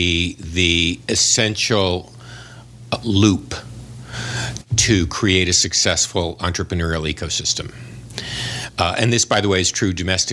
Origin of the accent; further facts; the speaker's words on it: Los Angeles, California, United States; And my last company, I'm from Los Angeles, my last company in Marina Del Rey was initially funded by angels